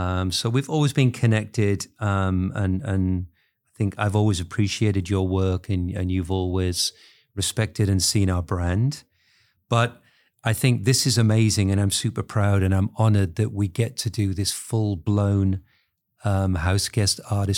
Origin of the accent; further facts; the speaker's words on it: England, United Kingdom; now in Amsterdam, Netherlands; I'm an Englishman living in Amsterdam.